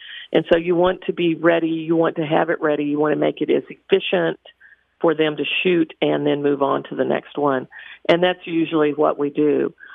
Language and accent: English; Hobbs, New Mexico, United States; You know, growing up in Hobbs when I did, I didn't even know that this existed, that this career existed.